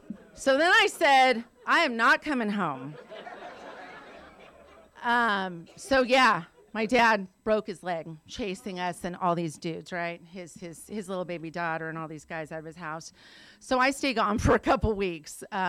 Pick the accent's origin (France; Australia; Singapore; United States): United States; Oxnard, California; So I was raised in Oxnard, California, which is in Ventura County.